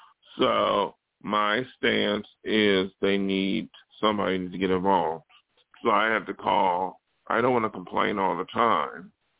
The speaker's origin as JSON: {"language": "English", "town": "Buffalo", "region": "New York", "country": "United States", "tie": "born or raised there", "said": "from my hometown, I mentioned New York State or Buffalo, whatever"}